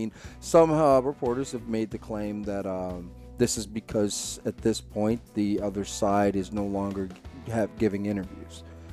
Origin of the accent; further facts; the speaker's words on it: Massachusetts, United States; I come from Massachusetts